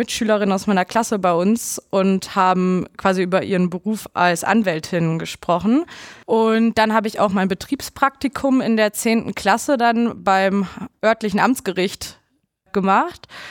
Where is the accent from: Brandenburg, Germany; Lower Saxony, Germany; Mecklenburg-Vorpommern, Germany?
Lower Saxony, Germany; Oldenburg; Ich komme aus der Nähe von Oldenburg, das ist so 2 Stunden mit dem Auto von Münster entfernt